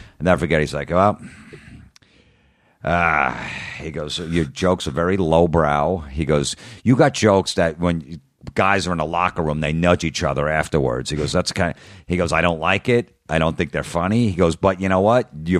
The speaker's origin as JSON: {"language": "English", "region": "New Jersey", "country": "United States", "said": "All the clubs, you know, was like, because I was from Jersey, so they thought, you know, oh, this guy's from Jersey, they can't be funny."}